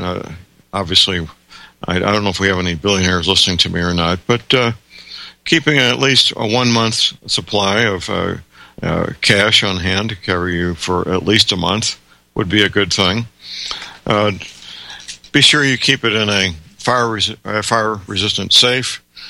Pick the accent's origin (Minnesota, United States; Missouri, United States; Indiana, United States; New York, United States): Missouri, United States; St. Louis; Dr. Myers is a chiropractic physician living and working in my hometown, St. Louis, Missouri.